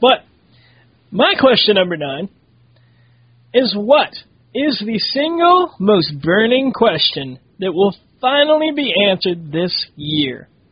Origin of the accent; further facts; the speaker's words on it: Pittsburgh, Pennsylvania, United States; I know I crap on Cleveland sports all the time, but that's because I'm from Pittsburgh.